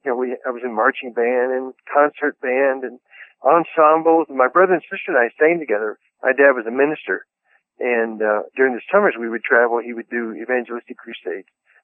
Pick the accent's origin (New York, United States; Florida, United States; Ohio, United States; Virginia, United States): Ohio, United States; Cincinnati; born there; I was born in Cincinnati, Ohio, and started playing piano when I was about 5.